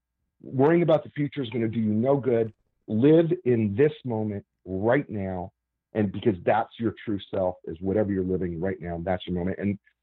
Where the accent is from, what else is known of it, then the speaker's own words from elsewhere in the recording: Nebraska, United States; And I grew up a farmhand in Nebraska.